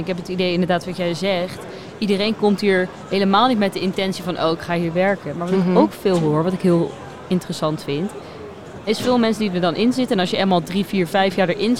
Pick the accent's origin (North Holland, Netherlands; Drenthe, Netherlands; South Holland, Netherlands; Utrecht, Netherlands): Utrecht, Netherlands; Harmelen; Ik kom ook uit een dorpje, klein dorpje ernaast. Oh. Harmelen. Dus ik ken Utrecht wel goed, ja.